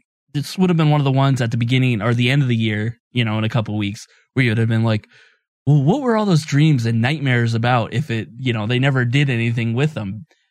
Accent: New York, United States; born there; For me, it's like I was born in New York. I still say I'm from New York. I haven't lived in New York in over 20 years.

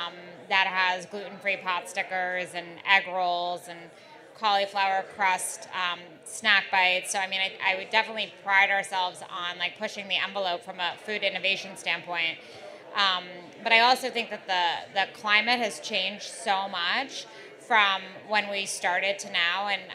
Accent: New York City, New York, United States; I grew up in New York City. I had never explored this part of Brooklyn

